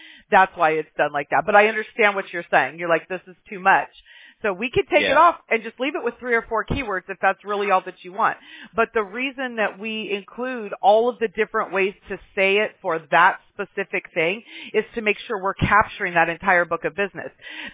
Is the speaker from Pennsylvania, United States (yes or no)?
no; Mobile, Alabama, United States; born there; I was born in Mobile, Alabama, so I'm from the backwoods myself.